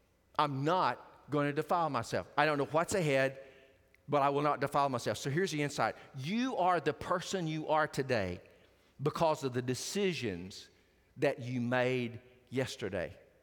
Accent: Hope, Arkansas, United States; every time I go back to my hometown, there's a sign on the side of the interstate. Says birthplace of former President William Jefferson Clinton.

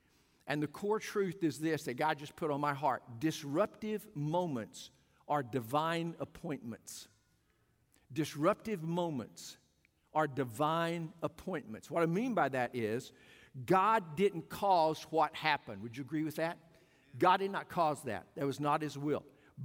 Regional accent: Arkansas, United States; I was raised in South Arkansas, was a very racially divided area. I grew up in an era when, of course, there was the whites and the blacks and all colors were divided.

